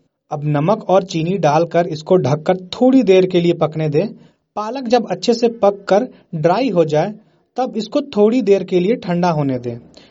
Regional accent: Jharkhand, India; और मैं झारखंड रांची के नामकुम प्रखंड का रहने वाला हूँ। हमारे एरिया का पिन कोड है 83 40 10।

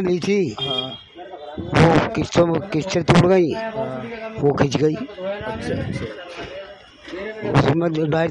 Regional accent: Delhi, India; Daryaganj.

